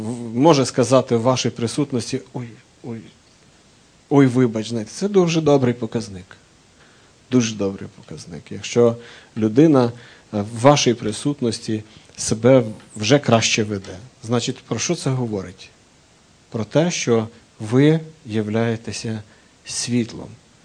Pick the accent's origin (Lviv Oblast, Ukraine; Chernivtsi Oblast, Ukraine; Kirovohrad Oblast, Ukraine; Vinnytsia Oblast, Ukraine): Vinnytsia Oblast, Ukraine; В нас на Вінниччині кажуть на ікони, які є в церквах, або є в хатах, там, знаєте, висять в углу, кажуть образи.